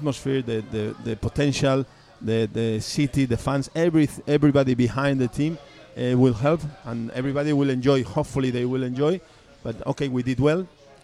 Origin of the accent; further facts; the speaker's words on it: Spain; No, not really, because I'm coming from Spain, and I was in the academy with Real Madrid